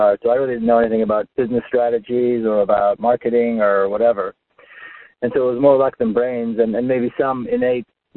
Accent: Jerusalem, Jerusalem District, Israel; moved away; Well, like you said, I came from Israel. I was born and raised in Jerusalem.

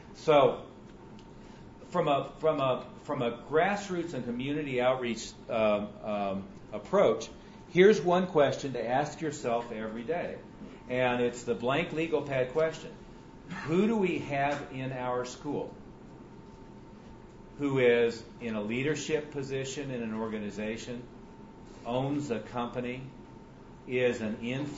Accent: Tulsa, Oklahoma, United States; I'm from Tulsa.

